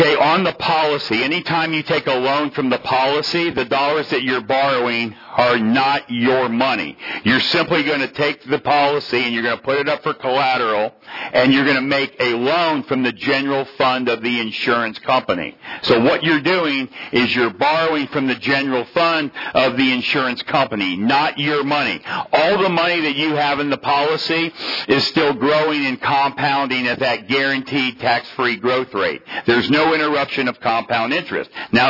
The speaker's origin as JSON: {"language": "English", "town": "Port Orange", "region": "Florida", "country": "United States", "said": "I'm actually from Port Orange, Florida. I live about an hour east of Orlando and in a little town called Port Orange next to Daytona Beach."}